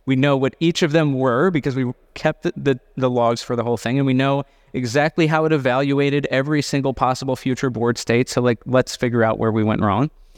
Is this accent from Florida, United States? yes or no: no; California, United States; And I say this also as a Californian.